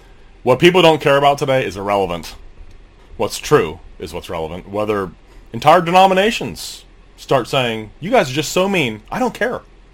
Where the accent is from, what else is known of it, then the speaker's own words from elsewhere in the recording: Cincinnati, Ohio, United States; I mean, the Roman Catholic people I grew up with in Cincinnati, Ohio, the huge German Catholic population of Cincinnati